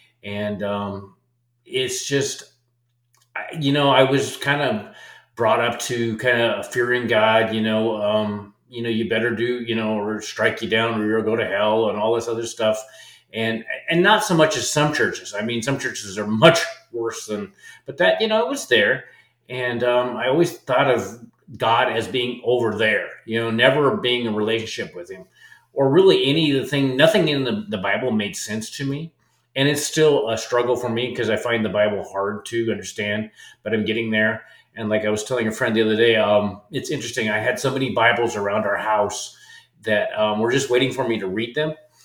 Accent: Nebraska, United States; also born or lived in Colorado; So, I grew up in Nebraska, was born in Colorado, and, I went to school, got good grades

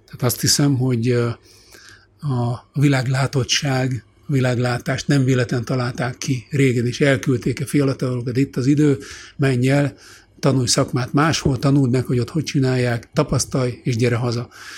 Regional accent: Hungary; first language Hungarian; Én magyar vagyok, magyar az anyanyelmem, magyar volt az anyám, az apám, ebből a társadalomban szocializálódtam, és ez marad meg.

